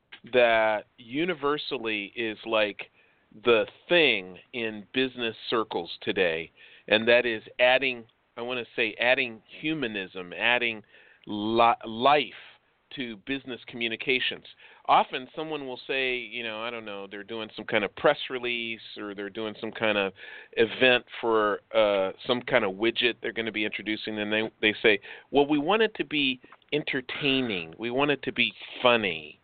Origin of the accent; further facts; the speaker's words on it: Chicago, Illinois, United States; because I'm born and raised in Chicago